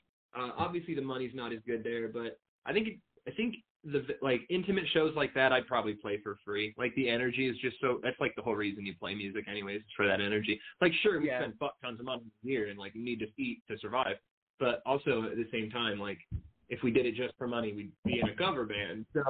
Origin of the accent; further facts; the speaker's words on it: United States; And I'm American, of course, but We all take everything for granted.